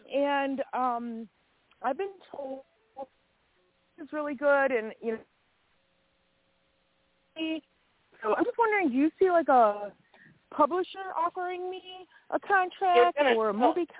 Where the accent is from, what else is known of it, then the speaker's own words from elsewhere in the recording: Wisconsin, United States; I'm from Wisconsin.